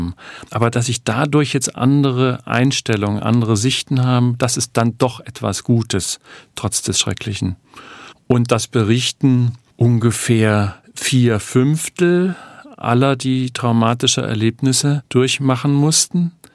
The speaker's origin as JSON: {"language": "German", "town": "Halle", "region": "Saxony-Anhalt", "country": "Germany", "tie": "born or raised there", "said": "Also ich war als Kind in der DDR, in der man ja von der Welt abgeschottet war, immer, ja, kann man schon sagen, stolz, dass so ein Weltbürger aus dieser Stadt kam, eben Händel."}